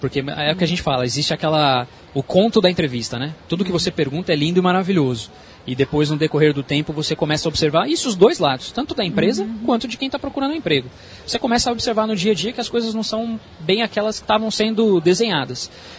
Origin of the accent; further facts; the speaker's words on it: São Paulo, Brazil; now in Maringá, Brazil; eu vim para Maringá em 2003 e haviam poucas franquias. Eu sou oriundo de São Paulo.